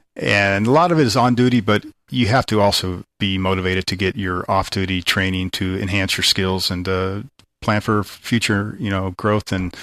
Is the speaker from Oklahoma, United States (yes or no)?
yes; Oklahoma, United States; also born or lived in Kansas / Okinawa, Japan; Well, I'm an Okie. I was born and raised in Oklahoma, Air Force brat. My father was in the Air Force and traveled around Oklahoma, Kansas, and spent a few years in Okinawa, actually, before we came back to the States.